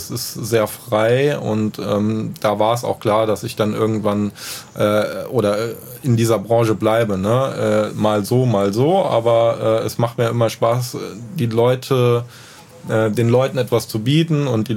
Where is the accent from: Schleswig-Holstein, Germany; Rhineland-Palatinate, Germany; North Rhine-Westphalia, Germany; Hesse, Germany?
Rhineland-Palatinate, Germany; Heimbach-Weis; Ich komme aus Heimbach-Weiß.